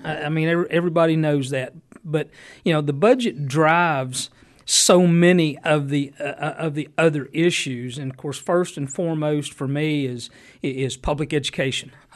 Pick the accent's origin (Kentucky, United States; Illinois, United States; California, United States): Kentucky, United States; Sandy Hook; I grew up in Elliott County in Sandy Hook.